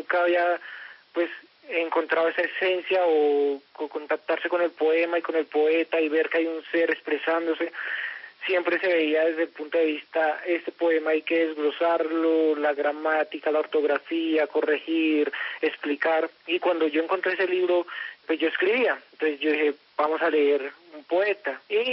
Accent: Bogotá, Colombia; Bueno, pues yo soy un joven bogotano

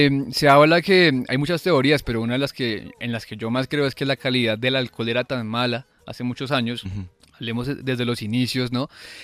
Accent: Huila, Colombia; Yo soy del Huila

